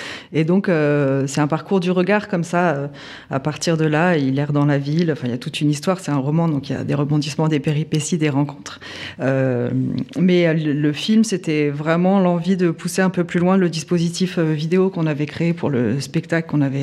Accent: Nanterre, Île-de-France, France; born there; mon père est hongrois, ma mère est française, mais moi je suis née à Nanterre, j'ai eu le droit à un prénom hongrois.

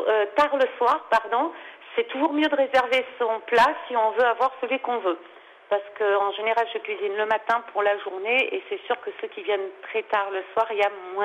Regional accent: Réunion, France; c'est l'île où j'ai grandi, c'est, voilà, mes parents sont réunionnais, mes grands-parents, en fait, toute ma famille.

